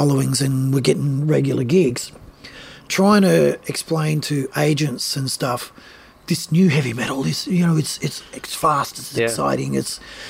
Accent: Seven Hills, New South Wales, Australia; born there; which I was born in Seven Hills.

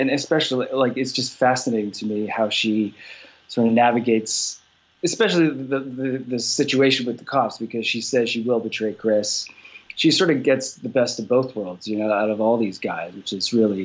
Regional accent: Canada; I'm, by the way, I'm Canadian, so I sort of fall in between, I guess.

